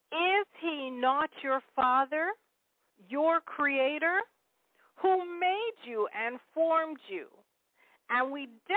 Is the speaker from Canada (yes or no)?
yes; Canada; I'm Canadian. We're very proud.